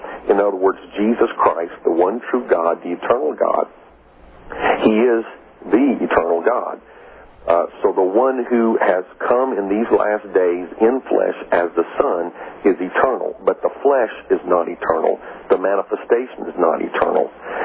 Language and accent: English; South Korea; now in United States; I was raised in Korea.